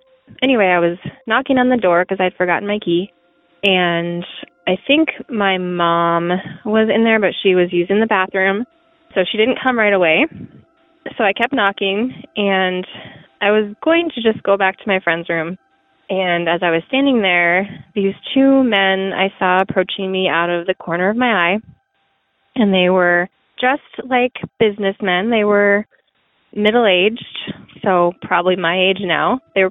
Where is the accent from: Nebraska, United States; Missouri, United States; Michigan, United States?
Nebraska, United States; moved away; I'm from Nebraska, but I don't live there anymore. I grew up there.